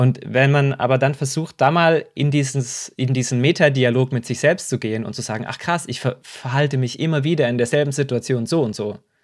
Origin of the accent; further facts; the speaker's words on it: Baden-Württemberg, Germany; Oder ich bin im Schwarzwald aufgewachsen oder am Tor des Schwarzwalds, bin an einem Fluss aufgewachsen.